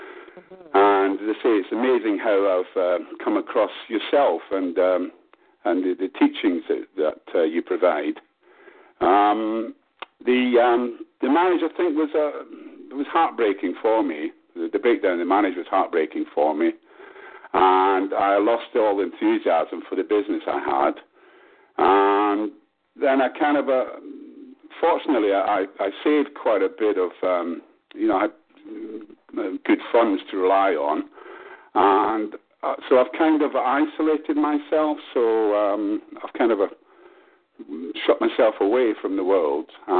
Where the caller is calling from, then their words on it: Manchester, North West England, United Kingdom; I'm telephoning you from Manchester in England.